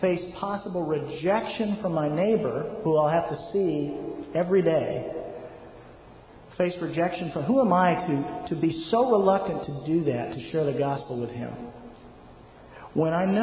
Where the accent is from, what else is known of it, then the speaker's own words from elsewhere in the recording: United States; for us as American evangelicals